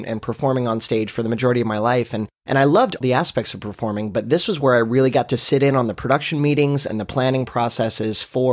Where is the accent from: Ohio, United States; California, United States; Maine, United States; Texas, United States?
Ohio, United States; moved away as an adult; So I moved to Orlando right out of high school. I grew up in Ohio.